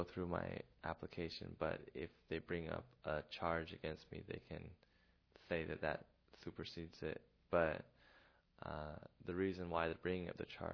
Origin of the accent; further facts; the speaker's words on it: Seattle, Washington, United States; now in Los Angeles, United States; Well, yeah, I was born and raised in Seattle.